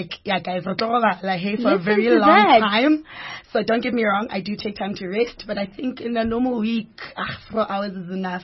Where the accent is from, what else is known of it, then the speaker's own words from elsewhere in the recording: Kempton Park, Gauteng, South Africa; born and bred in Jersey, Kempton Park, born and bred. I come from a Zulu Swati mother and a Sotho father. So I'm a Zutu. But my mother's Zulu Swati, but my dad is Sotho.